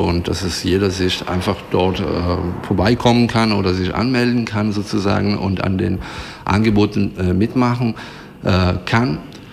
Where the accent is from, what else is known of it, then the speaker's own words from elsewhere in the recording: Italy; German is a second language; Ich bin Italiener, ich bin Musiker, aber ich habe keine Ahnung.